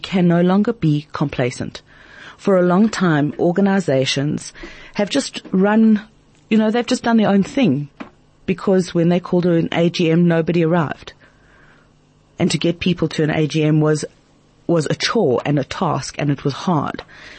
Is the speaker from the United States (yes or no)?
no; South Africa; they are so very, very central to our lives as South African Jews.